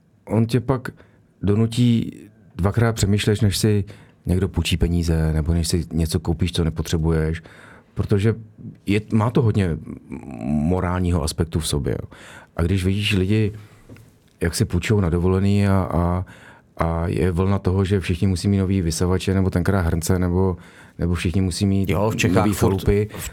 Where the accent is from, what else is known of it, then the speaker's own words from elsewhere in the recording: Prague, Czechia; že by jim vadilo, že jsme z Prahy a nejsme z Frankfurtu